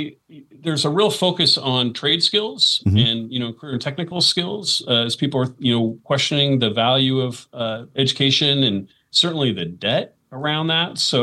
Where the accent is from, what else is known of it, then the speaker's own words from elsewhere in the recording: Oregon City, Oregon, United States; I grew up here in Oregon City, where I'm actually the president now at Clackamas Community College for the last 7 years.